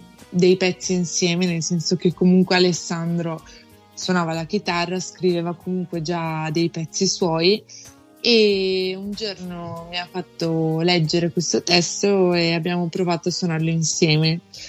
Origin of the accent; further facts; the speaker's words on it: Verona, Veneto, Italy; noi siamo di Verona, quindi suoniamo spesso in locali qui a Verona